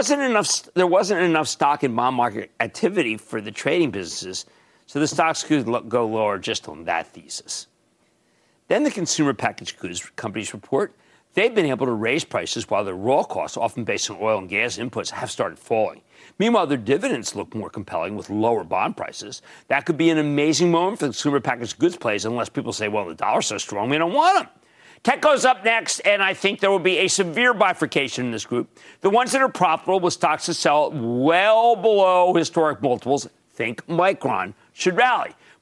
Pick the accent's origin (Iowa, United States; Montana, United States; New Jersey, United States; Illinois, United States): New Jersey, United States; now in New York, United States; Let's go to Jerry in my home state of New Jersey.